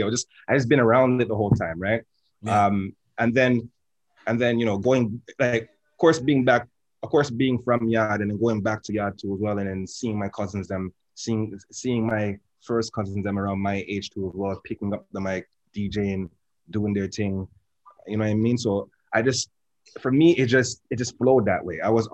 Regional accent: Toronto, Ontario, Canada; for me, growing up in Toronto too as well, going to the parties

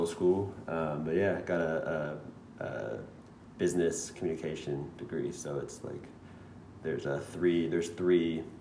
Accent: Seattle, Washington, United States; moved away as an adult; I'm from Seattle, Washington. Yeah. Seattle. Grew up there till all through high school, and then moved down to California right after, like 2 weeks after I graduated.

